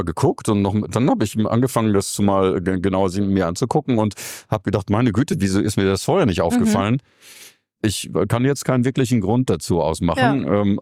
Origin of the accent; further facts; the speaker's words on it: Paderborn, North Rhine-Westphalia, Germany; Jetzt komme ich natürlich aus Paderborn